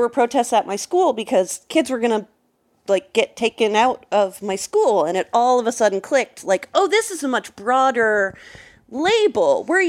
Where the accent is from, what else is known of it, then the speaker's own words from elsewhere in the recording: Napa, California, United States; In middle school, I grew up in Napa, California.